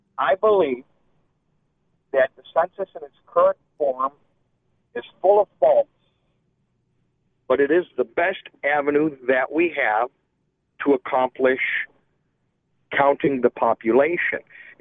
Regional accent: United States; being a Democrat, but more importantly, I'm an American who has children and grandchildren

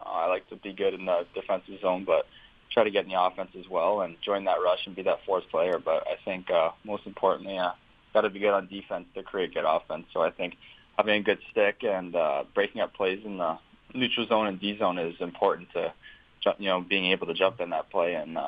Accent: London, Ontario, Canada; I'm from London, Ontario.

